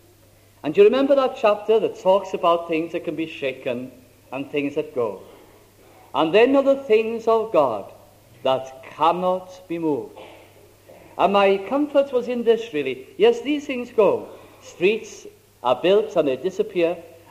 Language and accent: English; Caernarfon, Wales, United Kingdom; I was up in Bangor in North Wales, and I thought since I was so near to Carnarvon, my hometown, where I was born, I thought I'd like to go there.